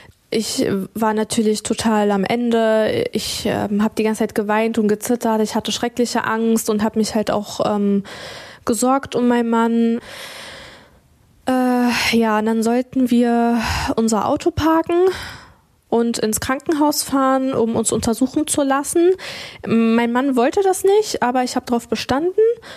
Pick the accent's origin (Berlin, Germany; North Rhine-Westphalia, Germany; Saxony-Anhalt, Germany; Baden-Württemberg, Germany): Saxony-Anhalt, Germany; Magdeburg; weil ich hier aufgewachsen bin und Magdeburg auch als meine Heimat sehe